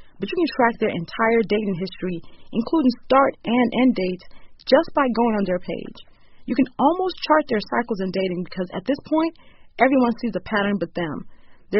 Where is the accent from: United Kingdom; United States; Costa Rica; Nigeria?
Nigeria; I happen to push past it and learn to love my culture as a Nigerian